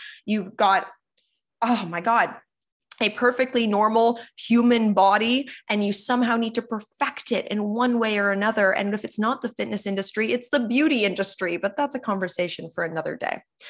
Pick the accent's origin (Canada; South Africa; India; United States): Canada; because I can only speak to that as my experience as a Canadian?